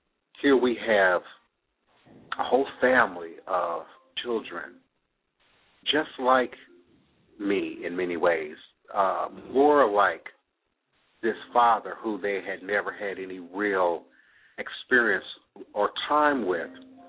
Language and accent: English; Washington, D.C. area, United States; Growing up in the Washington, D.C., Maryland, Virginia area in the 70s, was very different in many ways than maybe some other parts of the country.